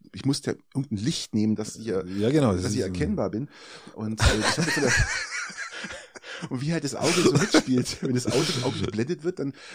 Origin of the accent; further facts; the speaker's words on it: Peiting, Bavaria, Germany; aber ich komme aus Peiting, bin aber heute nicht wegen am Eishockey